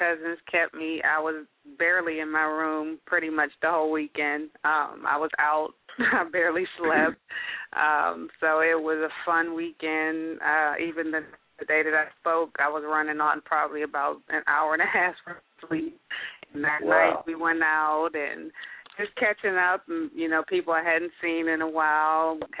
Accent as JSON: {"language": "English", "town": "Pittsburgh", "region": "Pennsylvania", "country": "United States", "tie": "born or raised there", "said": "I just came from Pittsburgh, which actually happens to be my hometown"}